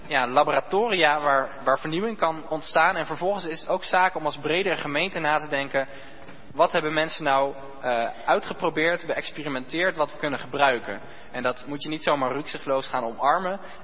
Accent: Ede, Gelderland, Netherlands; now in Utrecht, Netherlands; Ja, ik kom uit Ede. Daar ben ik eigenlijk geboren en getogen. En toen ik ging studeren ben ik naar Utrecht verhuisd, maar ik ben dus in Ede opgegroeid. Ook in een Nederlands gereformeerde kerk.

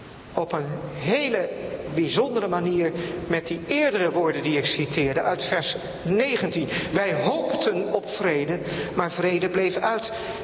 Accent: Netherlands; En dat wij als Nederlanders ons zo lang koesterend in rust en vrede op nationaal niveau nu ook de arena zijn binnengeleid.

